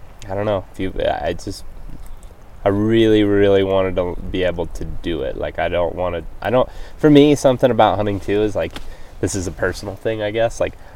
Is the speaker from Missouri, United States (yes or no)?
no; Ohio, United States; as a kid growing up in Ohio, you hear about elk hunting.